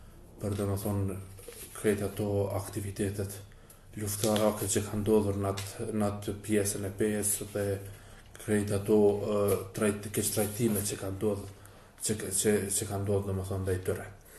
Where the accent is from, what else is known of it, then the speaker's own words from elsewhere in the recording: Peja, Peja District, Kosovo; jam nga Peja.